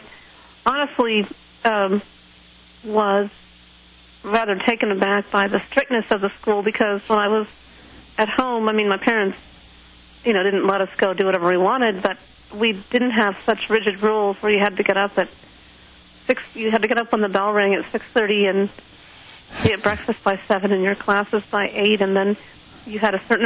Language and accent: English; Omaha, Nebraska, United States; I grew up in Omaha, Nebraska. My parents originally are from Nebraska, so we grew up in Omaha.